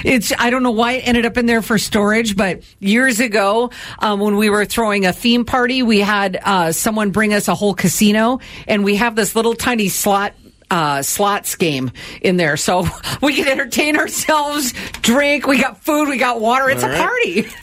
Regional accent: Midwest, United States; We grew up in the Midwest, so it was always tornado warnings, so tornado drills that we had.

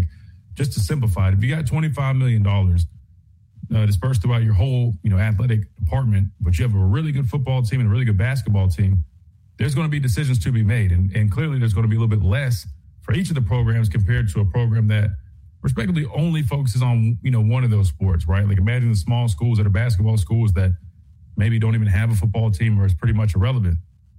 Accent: Columbia, South Carolina, United States; He's from where I'm from, about 20 minutes down the road where I grew up in Colombia.

